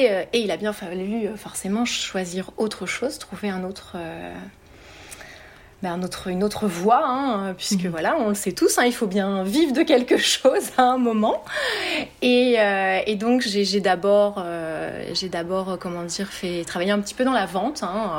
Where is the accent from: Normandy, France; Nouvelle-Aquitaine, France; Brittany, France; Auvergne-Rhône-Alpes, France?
Normandy, France; puisque je suis normande à la base et aller vivre toute seule à Paris, ça me faisait très très très peur.